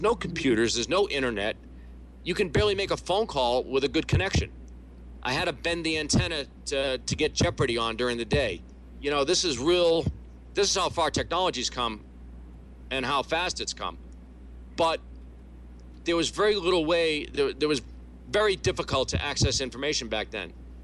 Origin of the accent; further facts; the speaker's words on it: Boston, Massachusetts, United States; I'm a Bostonian, but the New York Daily News was a cool newspaper.